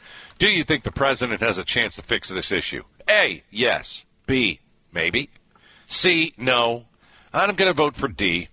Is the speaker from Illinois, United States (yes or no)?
no; New York, United States; now in Phoenix, United States; I got none of that. I'm from New York.